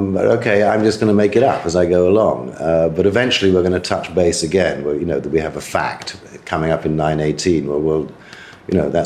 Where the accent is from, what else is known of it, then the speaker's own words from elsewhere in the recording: England, United Kingdom; I'm English